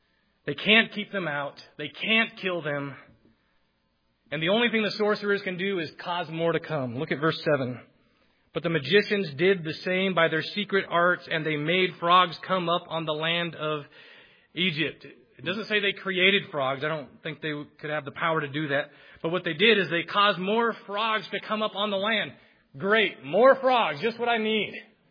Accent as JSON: {"language": "English", "country": "Philippines", "tie": "born or raised there", "said": "I grew up in the Philippines. Spiders can get, you know, this big over there."}